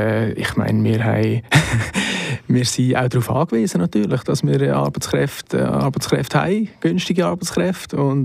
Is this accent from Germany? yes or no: no; Switzerland; da haben wir ja als Schweizer ein belastetes Verhältnis dazu